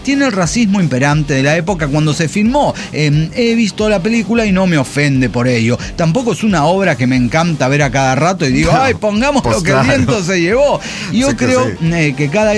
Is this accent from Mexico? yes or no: no; Puerto Rico; Soy un negro nacido y criado en Puerto Rico. Mi apellido paterno es judío sefaradí